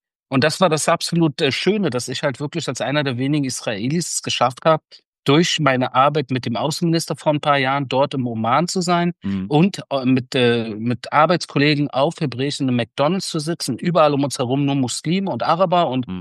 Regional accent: Iran; now in Germany; Iran schon. Und deshalb ist mir die Erzählung auf Deutsch halt wichtiger, weil ich im Endeffekt auch meine alte Heimat irgendwo anspreche.

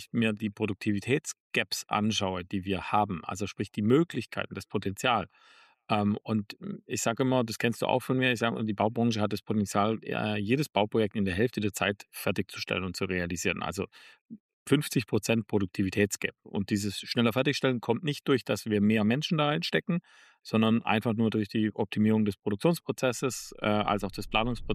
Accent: Bavaria, Germany; im Allgäu, wo ich aufgewachsen bin

